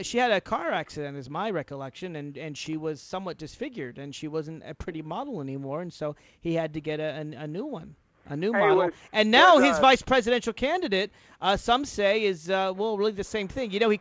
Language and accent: English; Nashville, Tennessee, United States; Hey, I'm from Tennessee, originally Nashville, Tennessee, so maybe I can pick on my home state.